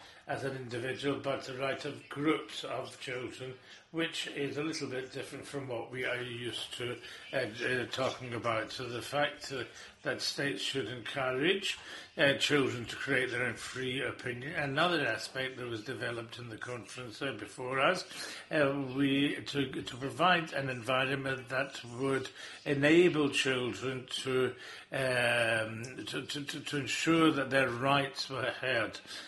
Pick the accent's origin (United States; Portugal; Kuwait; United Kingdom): Portugal; Azores; because we're both from the Azores.